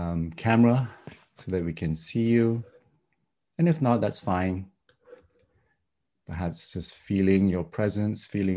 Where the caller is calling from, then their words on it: Vancouver, British Columbia, Canada; here, and I'm one of the mentors with Mark, and I'm calling in from Vancouver, Canada, where I live and work on the unceded territory of the Coast Salish peoples of the Musqueam, Squamish, and Tsleil-Waututh First Nations.